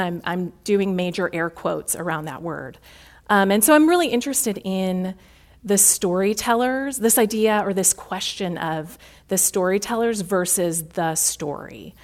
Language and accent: English; Chicago, Illinois, United States; and I say this as a Midwesterner born and raised in Chicago, too often we think this is perhaps a Southern issue or someone else's issue. It's very much in my backyard here in Chicago.